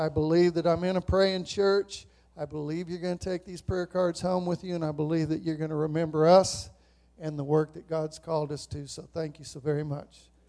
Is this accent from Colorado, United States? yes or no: no; New Mexico, United States; I was born and raised in New Mexico. I was born at altitude.